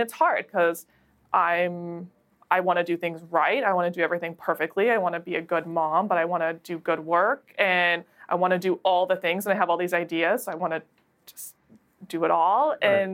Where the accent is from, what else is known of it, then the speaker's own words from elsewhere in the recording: North Dakota, United States; But I'm also from North Dakota, so that's like a suck it up and just like pull your life together and move on.